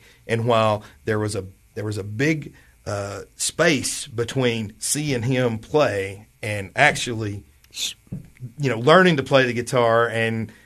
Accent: Livingston, Tennessee, United States; born there; So I was born in Livingston, Tennessee

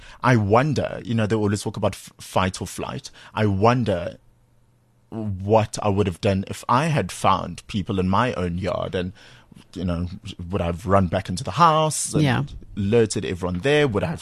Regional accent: Durban, KwaZulu-Natal, South Africa; I was at home growing up in Durban

